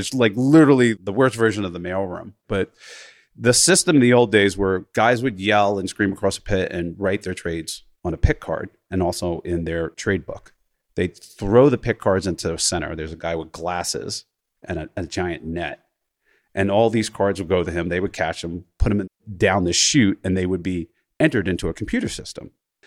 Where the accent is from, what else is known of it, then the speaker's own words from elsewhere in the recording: Jersey City, New Jersey, United States; Yeah, I grew up in Jersey City, New Jersey.